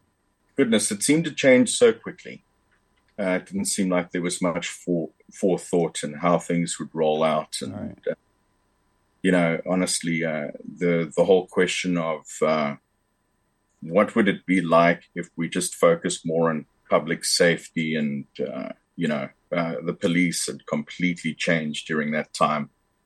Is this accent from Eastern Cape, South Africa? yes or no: no; Pretoria, Gauteng, South Africa; also born or lived in Durban / Middelburg; And grew up a little bit in Johannesburg, Kempton Park, to be specific.